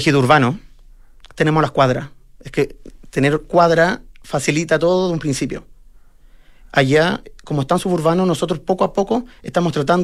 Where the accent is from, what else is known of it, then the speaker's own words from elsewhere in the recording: San Joaquín, Santiago Metropolitan, Chile; yo crecí en San Joaquín, departamental con Santa Rosa, un barrio típico, con casas de 200 metros cuadrados, hay casas que son más grandes, 300 metros cuadrados